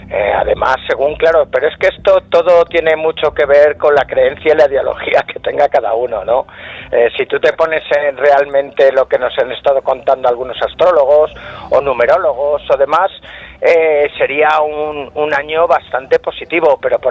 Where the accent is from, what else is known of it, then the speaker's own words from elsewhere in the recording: Spain; con lo cachondos que somos los españoles para esas cosas